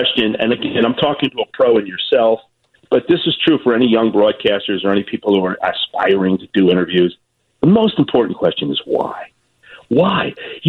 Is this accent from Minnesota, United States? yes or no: no; Miami, Florida, United States; I said, well, I'm from Miami originally, so I know a lot of Cubans.